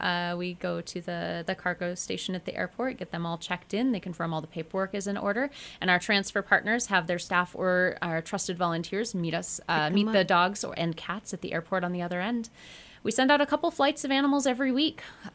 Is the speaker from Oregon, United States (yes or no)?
yes; Oregon, United States; moved away as an adult; now in Maui, United States; I was born and raised in Oregon, so I've definitely had my share of rain.